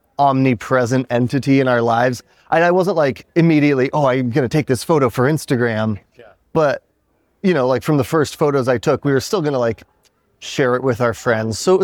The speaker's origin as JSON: {"language": "English", "region": "Colorado", "country": "United States", "tie": "born or raised there", "also_born_or_lived": "Montana", "said": "I was born in Montana, raised in the mountains of Colorado."}